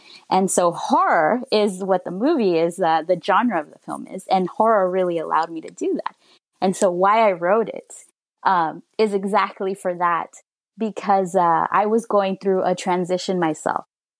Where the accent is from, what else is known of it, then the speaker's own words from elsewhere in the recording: Los Angeles, California, United States; because I'm from Los Angeles. And predominantly, it is like the Latino community that stands out the most is Mexican, right? But I didn't grow up in that part of the neighborhood. I grew up more towards Inglewood.